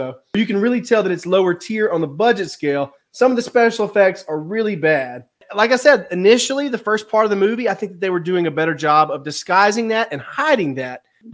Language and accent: English; Mississippi, United States; When I was growing up, I'm from South Mississippi, and I'm white, okay?